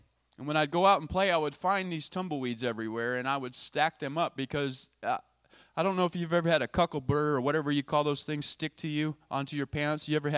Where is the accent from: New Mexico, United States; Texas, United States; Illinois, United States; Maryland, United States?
New Mexico, United States; I grew up in near Santa Fe, New Mexico, out in the desert.